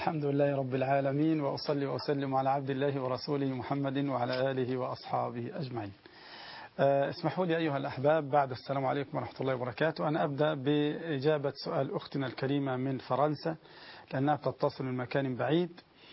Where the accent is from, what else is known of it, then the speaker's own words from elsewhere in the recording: Egypt; يعني ليس هو النقاب السعودي المعروف عندنا في مصر